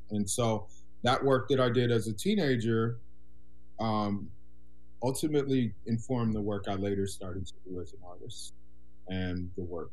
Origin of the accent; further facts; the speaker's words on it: Chicago, Illinois, United States; moved away; also born or lived in Minnesota; I'm from Chicago originally. So I was born in the early childhood years in Chicago. And then I moved around a lot around the Chicago area, lived in some smaller cities in Illinois, Joliet, Springfield. And then my family relocated to Minnesota.